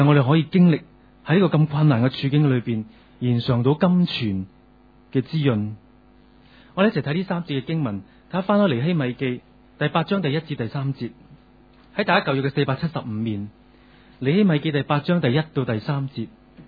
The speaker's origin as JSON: {"language": "Cantonese", "country": "Hong Kong", "said": "就好似我哋唐人，即系我哋人，即系我哋香港人啦，农历新年咁样吓。"}